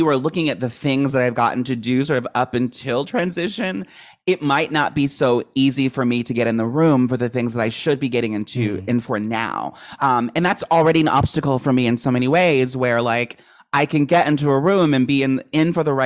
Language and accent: English; Maryland, United States; I grew up in Maryland.